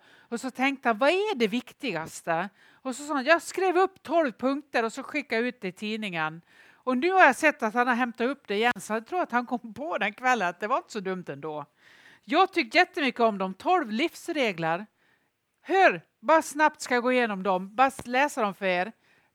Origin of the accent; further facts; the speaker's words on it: Nås, Dalarna County, Sweden; Bysjön är min barndoms badsjö i Nås